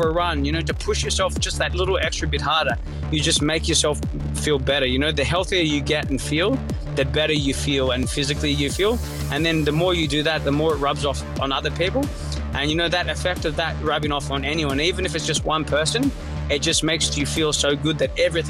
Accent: Sydney, New South Wales, Australia; I'm from Sydney, Northern Beaches, so I'm used to just jumping in the water in my shorts up there.

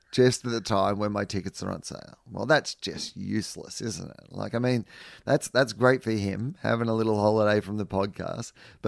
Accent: Melbourne, Victoria, Australia; it feels like my real sort of, you know, home theatre in my hometown. And it's going to be the first Melbourne Comedy Festival where I've been living in Melbourne for 17 years.

